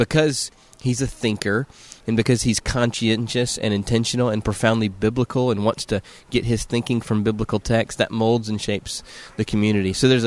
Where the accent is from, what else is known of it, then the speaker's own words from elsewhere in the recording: South Carolina, United States; I love the Twin Cities. I'm originally from South Carolina.